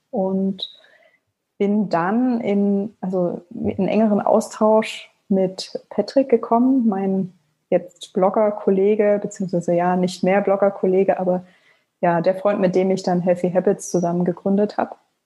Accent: Leipzig, Saxony, Germany; Also ich komme aus Leipzig gebürtig und habe hier Abi gemacht, bin dann zum Studium nach Frankfurt-Oder gegangen

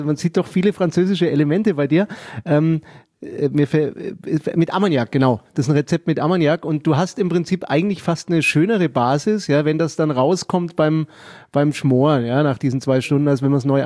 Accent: Nuremberg, Bavaria, Germany; Ja, und ich bin ja auch ein Nürnberger

